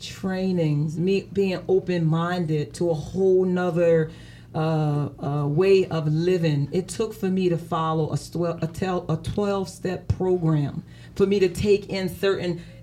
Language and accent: English; Chester, Pennsylvania, United States; now in Philadelphia, United States; I was born and raised in Chester.